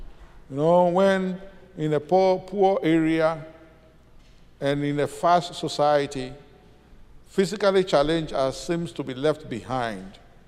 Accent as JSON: {"language": "English", "country": "Ghana", "said": "So whenever I say I'm from Ghana, it evokes again a new relationship."}